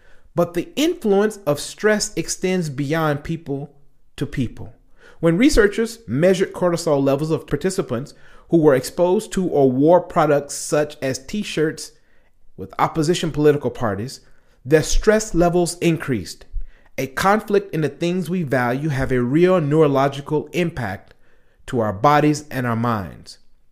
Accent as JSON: {"language": "English", "country": "United States", "said": "As an American with African heritage, I grew up with a very diverse social circle."}